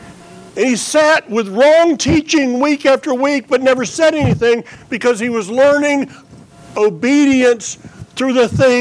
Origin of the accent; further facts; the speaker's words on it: the South, United States; and by the way, I know I'm from the South, but I'm not going to eat bacon anymore.